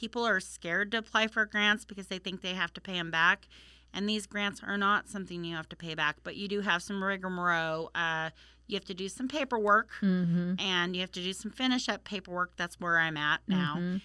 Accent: Colton, Oregon, United States; I had about 15 different homes of my family being evacuated because I'm from Colton, Oregon. So Colton was evacuated.

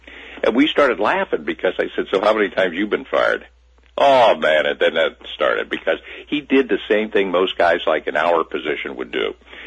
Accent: Altoona, Pennsylvania, United States; I'm from Pennsylvania, in a little town in Altoona, about 100 miles outside of Pittsburgh.

